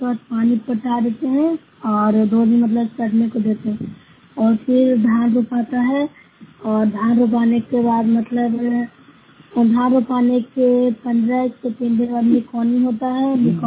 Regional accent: Bihar, India; मैं नौसरा ब्लॉक से हूँ, जिला नालंदा से निवासी हूँ।

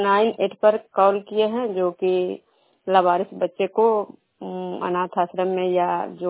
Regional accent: Vishnupur, Bihar, India

